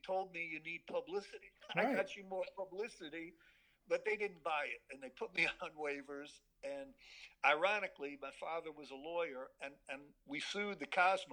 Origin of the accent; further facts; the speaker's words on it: Bronx, New York, United States; I'm that kid growing up in the Bronx, a Yankee fan.